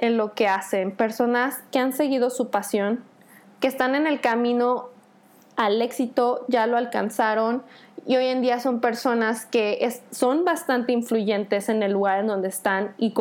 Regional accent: Mexico; Yo soy mexicana, hoy me encuentro en México

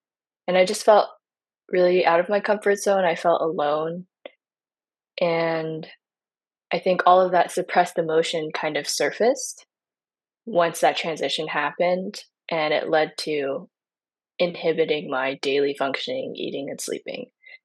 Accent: United States; So I am Chinese American. My parents are not immigrants. My grandparents are. Mm-hmm. So my parents were raised in the States. I was raised in the States.

